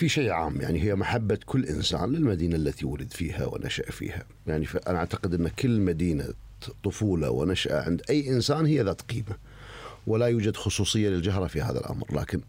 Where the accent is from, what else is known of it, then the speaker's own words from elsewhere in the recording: Jahra, Al Jahra Governorate, Kuwait; لأنها مدينتي وما زالت مدينتي. يعني أنا ما زلت أعيش في الجهراء، ويعني قراري النهائي أن أن أن أن أستمر في هذه الحياة حتى يعني أموت في الجهراء.